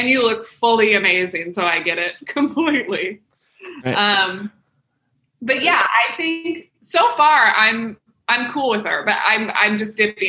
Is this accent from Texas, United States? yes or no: no; Kansas City, Missouri, United States; I'm from Kansas City, Missouri. But there's a neighborhood in Kansas City called Mission Hills with just huge houses